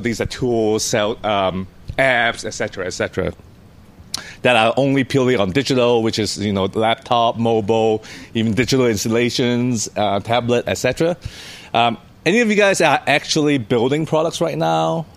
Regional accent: Hong Kong; born there; English is a second language; I was born in Hong Kong. I'm Cantonese.

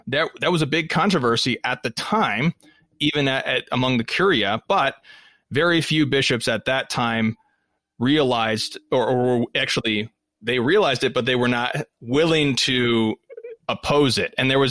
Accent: United States; in the United States, I'm speaking as an American here, in the United States, there were these ethnic ghettos

